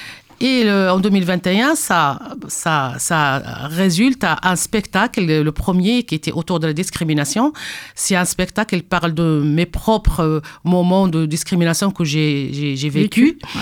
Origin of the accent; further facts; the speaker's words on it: Morocco; French is a second language; moved away; tout ce que j'ai vécu depuis que j'étais encore dans mon pays d'origine, le Maroc.